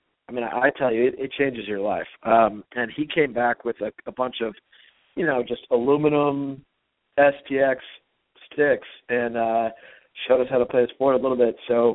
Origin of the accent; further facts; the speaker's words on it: Houston, Texas, United States; also born or lived in Princeton; I grew up in Houston, Texas, and I learned of the sport there.